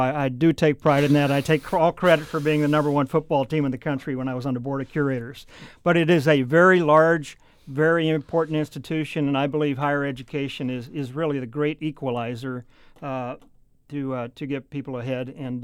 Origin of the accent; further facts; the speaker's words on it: Hannibal, Missouri, United States; I, on the other hand, was born in rural Missouri. I was born and raised in Hannibal, Missouri. So I grew up in Hannibal. Went to Hannibal High School.